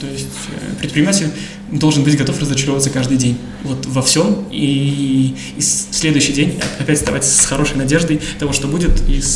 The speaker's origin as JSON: {"language": "Russian", "region": "Latgale", "country": "Latvia", "lives_now": "Riga, Latvia", "said": "Начинать с Латгалии, если мы из Латгалии и из Латвии, почему бы да."}